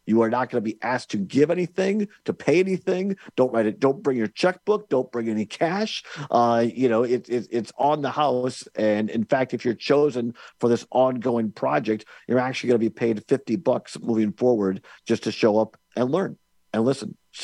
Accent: Richland Center, Wisconsin, United States; WRCE AM 1450 and FM 107.7 is where we are at today here in my hometown, Richland Center.

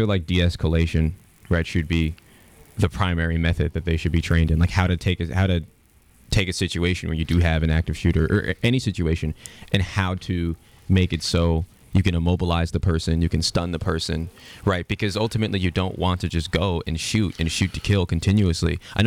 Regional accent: Chicago, Illinois, United States; growing up in Chicago, there were lots of protests, lots of political action groups that were against crime and violence in those neighborhoods.

